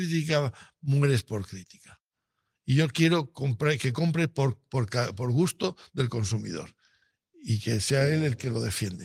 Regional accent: Cigales, Castile and León, Spain; soy de Cigales y me encanta Cigales y el clarete de Cigales está estupendo

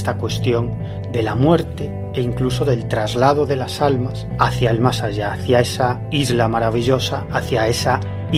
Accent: Galicia, Spain; estoy pensando en algunos lugares fantásticos que hay en mi tierra, ¿no?

